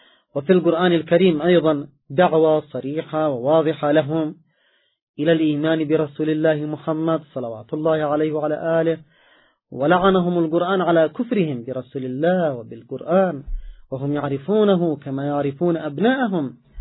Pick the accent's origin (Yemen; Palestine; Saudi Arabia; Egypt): Yemen; عندنا في اليمن